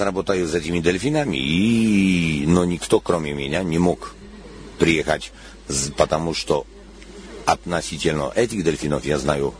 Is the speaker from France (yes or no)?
no; Poland; Russian is a second language; Я из Польши, у нас страна очень-очень религиозна.